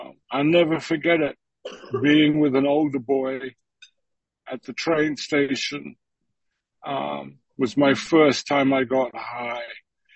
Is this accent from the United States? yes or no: no; London, United Kingdom; So I grew up in London, England. My mother was from France, my father from Hungary. And I grew up as a French child in London.